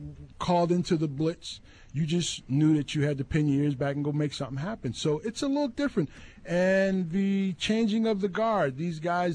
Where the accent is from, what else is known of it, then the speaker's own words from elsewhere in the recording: New Jersey, United States; also born or lived in Alabama; Until I was about 7, then I grew up in New Jersey.